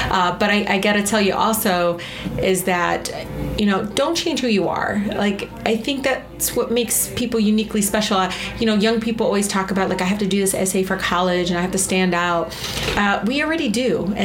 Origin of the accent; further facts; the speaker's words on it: Michigan, United States; I'm from Michigan, so it's creeping everywhere.